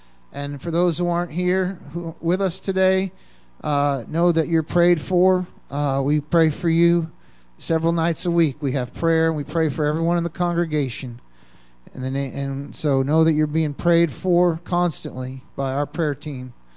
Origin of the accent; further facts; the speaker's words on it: Massachusetts, United States; I grew up on Cape Cod on the beach